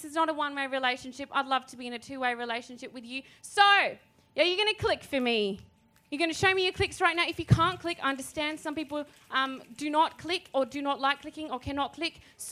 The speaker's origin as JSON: {"language": "English", "region": "Western Australia", "country": "Australia", "tie": "born there", "said": "as a settler on Noongar land from WA, I was born on Noongar land in WA"}